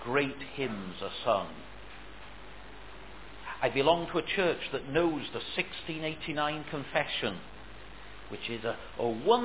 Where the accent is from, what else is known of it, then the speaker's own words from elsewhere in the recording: United Kingdom; I am glad I'm a Brit. I'm glad I come from Britain.